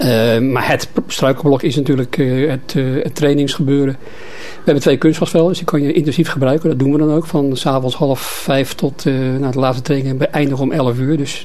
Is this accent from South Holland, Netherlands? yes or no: yes; Rotterdam, South Holland, Netherlands; now in Capelle aan den IJssel, Netherlands; Maar ja, ik ben inwoner van Capelle al redelijk lang. Sinds 76, geloof ik, ja. Ik ben van oorsprong Rotterdammer. Zoals de meeste Capellenaren, volgens mij. Maar ik ben verhuisd naar Capelle ooit.